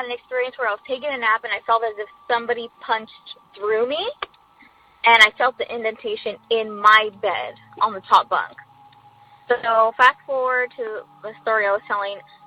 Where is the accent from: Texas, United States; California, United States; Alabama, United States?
California, United States; I'm from California.